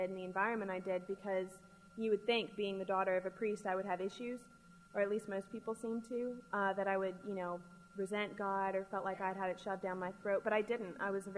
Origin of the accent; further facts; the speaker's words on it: Boise, Idaho, United States; born there; I will very soon be turning 26 years old. I was born in Boise, Idaho. And I was born to two lawyers.